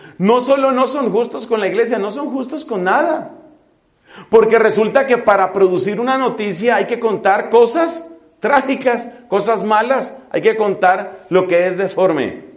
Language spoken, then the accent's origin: Spanish; Colombia; El día de ayer o de anteayer, en mi país, Colombia